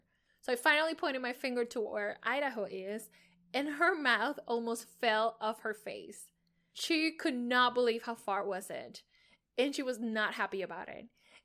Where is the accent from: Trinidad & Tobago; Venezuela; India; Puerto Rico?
Puerto Rico; And yes, I am from Puerto Rico. Puerto Rico.